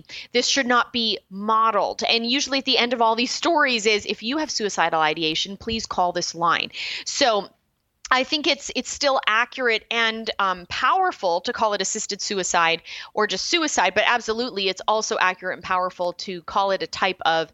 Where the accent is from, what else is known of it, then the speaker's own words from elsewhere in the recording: Canada; as a Canadian looking back at my own country